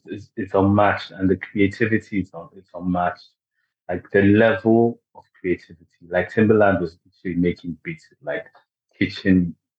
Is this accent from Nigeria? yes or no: yes; Nigeria; I'm Nigerian, and the influence of hip-hop and R&B, and even the UK, like, hip-hop R&B.